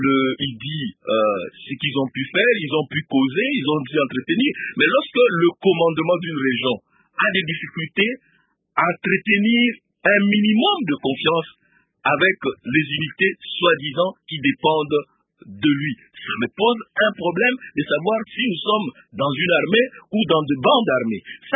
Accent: DR Congo; en tant que Congolais

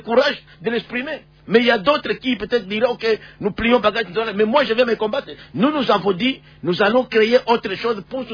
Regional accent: North Kivu, DR Congo; nous sommes Sud, territoire rural. Chez nous, au Nord Kivu.

